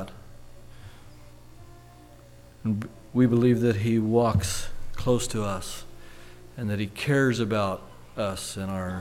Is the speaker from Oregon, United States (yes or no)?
yes; Oregon, United States; But I don't like to, I'm distinctly not from Washington. I'm from Oregon, so I like when people get that straight.